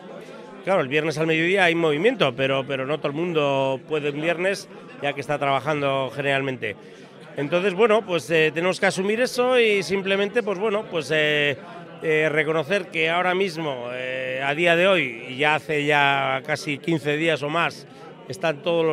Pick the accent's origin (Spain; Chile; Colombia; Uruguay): Spain; Vitoria-Gasteiz, Basque Country; born there; Yo soy nacido en Gasteiz